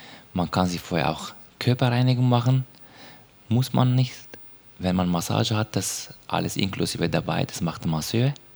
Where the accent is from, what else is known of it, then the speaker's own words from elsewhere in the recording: Turkey; German is a second language; now in Germany; ich komme aus der Türkei, ich bin seit 2005 in Deutschland und ich bin als Hammammeister in Therme eingestellt. Ich bin in der Nähe syrischer Grenze geboren.